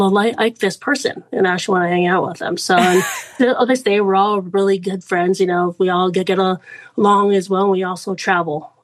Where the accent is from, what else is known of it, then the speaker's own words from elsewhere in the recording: Hawaii, United States; moved away as an adult; even growing up in Hawaii, you know, it's so expensive out there.